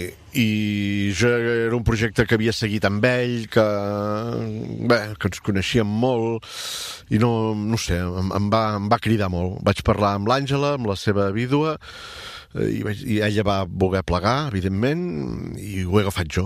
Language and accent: Catalan; Catalonia, Spain; jo vinc de Rany de Mar, a l'Empordà